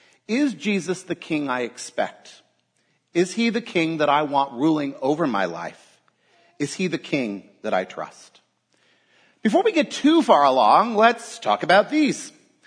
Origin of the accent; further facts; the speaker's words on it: Utah, United States; Growing up in Utah, among the Mormons, Easter was a popular secular holiday, but not necessarily a popular religious one.